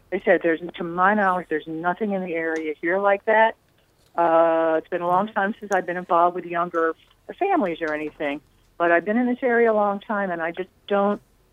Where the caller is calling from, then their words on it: New Jersey, United States; I'm calling from Atlantic County, New Jersey.